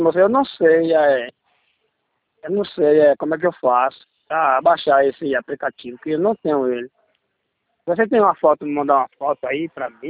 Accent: Araçoiaba, Brazil; Eu sou daqui de Araçoiaba.

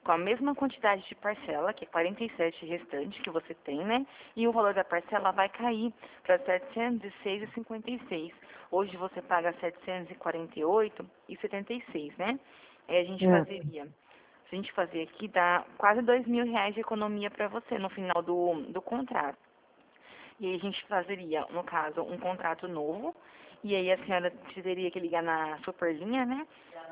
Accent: Presidente Prudente, São Paulo, Brazil; Eu sou de Prudente.

